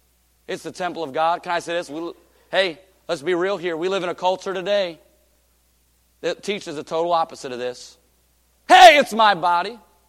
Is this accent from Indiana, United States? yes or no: no; Michigan, United States; now in Oregon, United States; I grew up in Michigan. My wife was from Virginia.